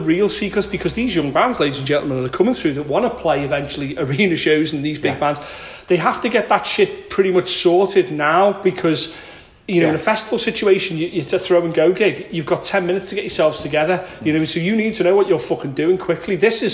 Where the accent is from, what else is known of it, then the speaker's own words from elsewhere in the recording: Liverpool, North West England, United Kingdom; I'm down the banks because I'm from Liverpool.